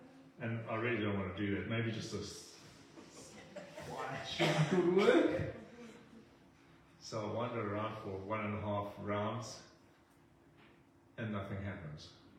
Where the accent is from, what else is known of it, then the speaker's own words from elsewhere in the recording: South Africa; I come from South Africa.